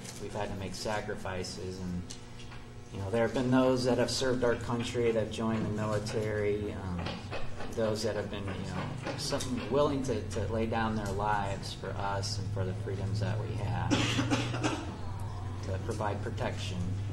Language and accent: English; Lake Michigan, United States; also born or lived in Milwaukee, Wisconsin; I was raised on Lake Michigan, and I lived in Milwaukee, Wisconsin.